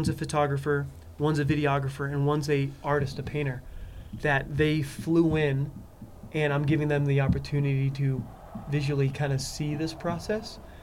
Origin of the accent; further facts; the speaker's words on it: Arizona, United States; And that's where we grew up in Arizona, because it's hot as crap there, you know?